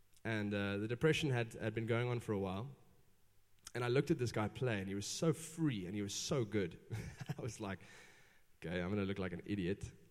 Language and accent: English; England, United Kingdom; and I was the drummer, and I'm English.